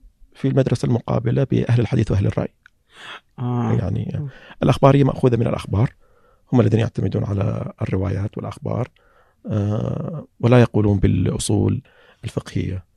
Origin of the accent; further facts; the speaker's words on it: Saihat, Eastern Province, Saudi Arabia; إذا كان اللي يسأل من الداخل فلا أنا والله من سيهات، أما إذا كان من برا لا والله أنا من القطيف،